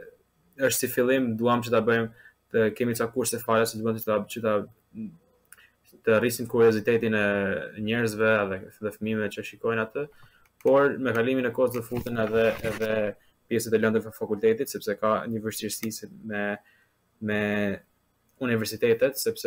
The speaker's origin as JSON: {"language": "Albanian", "town": "Lezhë", "region": "Lezhë County", "country": "Albania", "said": "nga Lezhë, dhe më pëlqen këto emrat."}